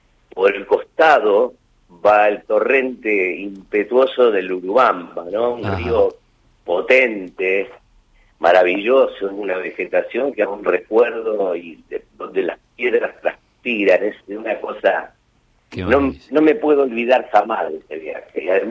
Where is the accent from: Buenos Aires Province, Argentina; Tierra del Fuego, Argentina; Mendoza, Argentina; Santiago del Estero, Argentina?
Buenos Aires Province, Argentina; Capitán Sarmiento; now in Quilmes, Argentina; Yo soy de Capitán Sarmiento y afincado en Quilmes.